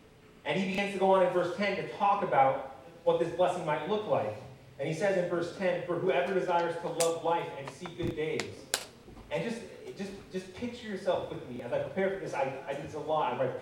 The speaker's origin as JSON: {"language": "English", "region": "California", "country": "United States", "tie": "born or raised there", "said": "Because I grew up in Christian culture in Southern California"}